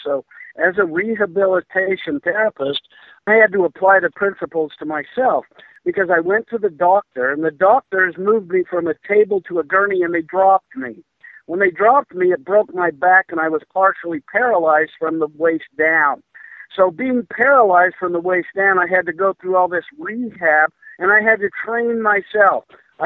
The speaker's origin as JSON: {"language": "English", "region": "Utah", "country": "United States", "tie": "born or raised there", "also_born_or_lived": "Seattle, Washington", "said": "Well, I was born in Seattle, Washington. I moved to Utah. My dad was an engineer and the base commander at Hill Air Force Base."}